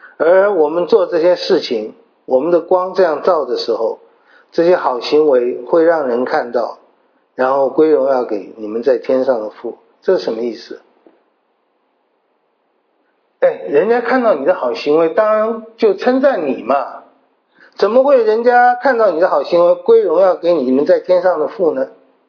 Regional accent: China; 怎么不拣选我们中国人？

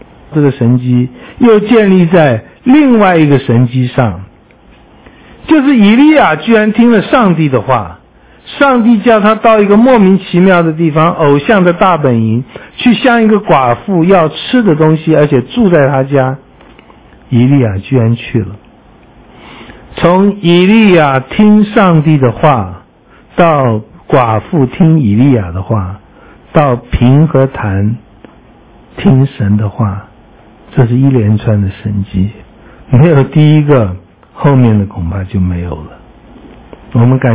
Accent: Taiwan; 如果我们台湾人在这个妇人身边

